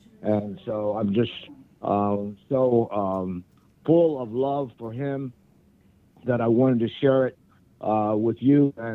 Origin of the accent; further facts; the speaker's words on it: Little Rock, Arkansas, United States; now in Hilton Head Island, United States; No. I am from Little Rock, Arkansas, who a young guy who had no idea what investment banking was. I went to Solomon in 81, and now I'm living in Hilton Head Island, South Carolina.